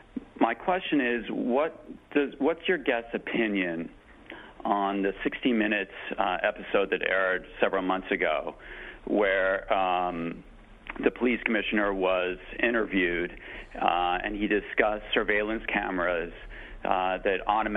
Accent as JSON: {"language": "English", "region": "New York", "country": "United States", "said": "As a New Yorker, I remember 9/11 like most of us do."}